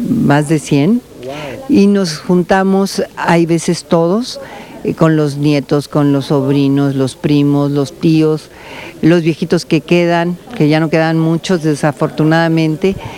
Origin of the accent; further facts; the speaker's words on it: Guadalajara, Jalisco, Mexico; A veces toca en México, a veces toca en Guadalajara, yo soy de Guadalajara